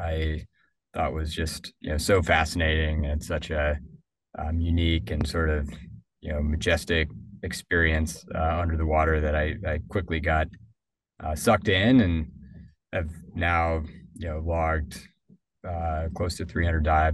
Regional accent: Minnesota, United States; Yeah, so actually started a little bit further away from oceans. I grew up in Minnesota

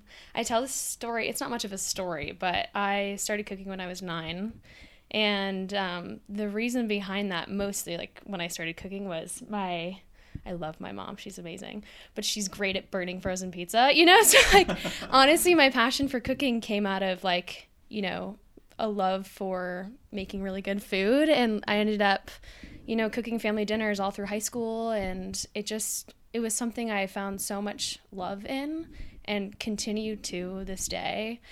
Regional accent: New York, United States; now in Seattle, United States; I live in Seattle, but I'm originally from New York.

